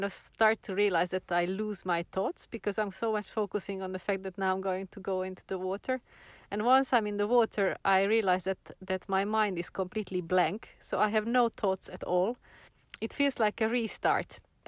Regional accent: Helsinki, Uusimaa, Finland; English is a second language; we are from Helsinki, Finland.

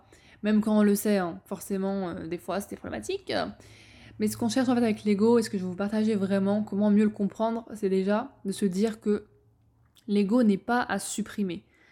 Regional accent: France; born there; je suis née en France, je suis entrepreneur

